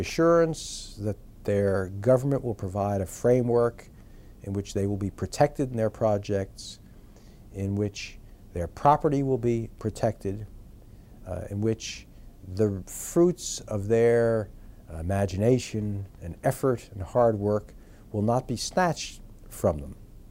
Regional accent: Newark, New Jersey, United States; I was born in Newark, New Jersey, which is the big city. It was a lower middle class working area that I lived in until the age of 9, and then we moved to a suburb near Newark.

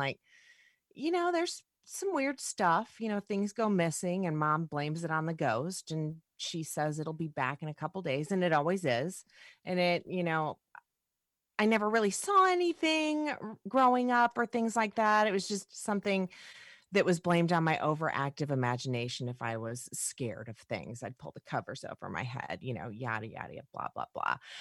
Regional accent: Griffith, Indiana, United States; Growing up in Griffith when it was, you know, Mayberry.

